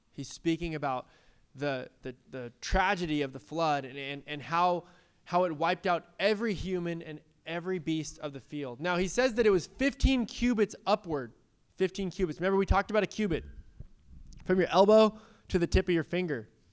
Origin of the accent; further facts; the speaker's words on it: San Diego, California, United States; Like, I'm from San Diego. I love the water.